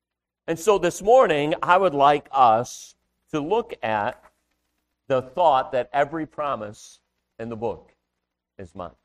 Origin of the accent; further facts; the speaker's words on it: Cleveland, Ohio, United States; I grew up in Cleveland, Ohio, Cleveland Baptist Church.